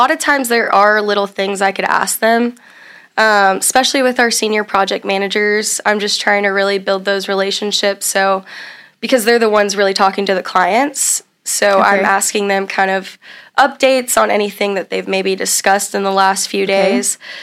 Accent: the South, United States; So I was born and raised to write thank you notes. I'm from the South.

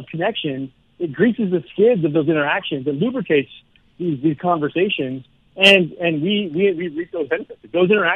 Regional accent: Denver, Colorado, United States; I mean, the Broncos, I'm from Denver, the Bronco fans you have in your life

